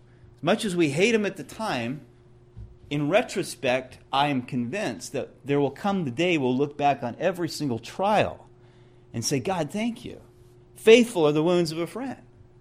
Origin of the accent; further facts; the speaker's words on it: California, United States; I'd been born and raised in California.